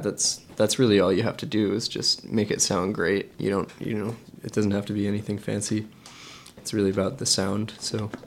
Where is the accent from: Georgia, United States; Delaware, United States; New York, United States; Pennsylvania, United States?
New York, United States; Cottekill; So Binny Water is a street in my hometown of Cottekill, New York.